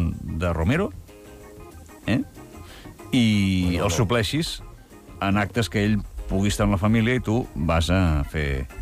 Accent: Catalonia, Spain; jo soc molt català

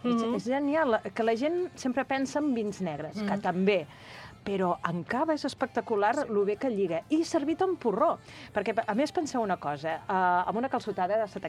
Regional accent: Valls, Catalonia, Spain; now in Vilanova i la Geltrú, Spain; jo ja he dit que sóc filla de Valls, però ara mateix estic vivint a Vilanova i la Geltrú

